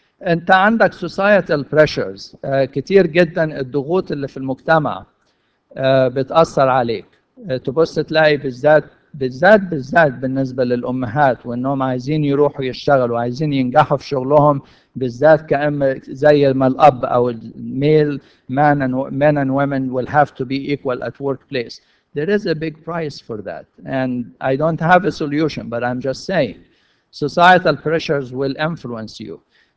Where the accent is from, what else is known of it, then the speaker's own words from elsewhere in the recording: Egypt; العائلة الممتدة هو نظام العيلة عندنا في مصر، بتطلع بتتربى